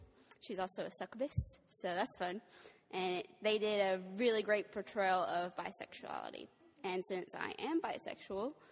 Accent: Athens, Georgia, United States; I'm from Athens, Georgia.

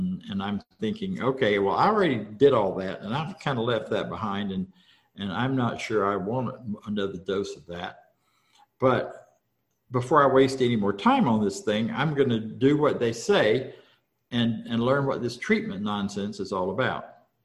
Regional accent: Florida, United States; which was surprising because I grew up in Florida.

